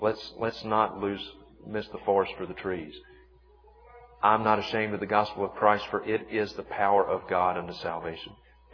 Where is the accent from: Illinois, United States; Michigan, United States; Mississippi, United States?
Mississippi, United States; Vicksburg; A few years ago, they came to Jackson, Mississippi. I'm from Vicksburg, just about an hour down the road.